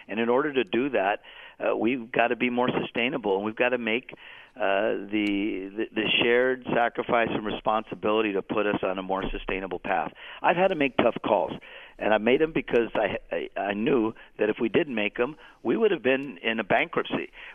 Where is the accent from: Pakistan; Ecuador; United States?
United States; City Terrace, California; This is an honor that I frankly never expected as a growing up in City Terrace as a young boy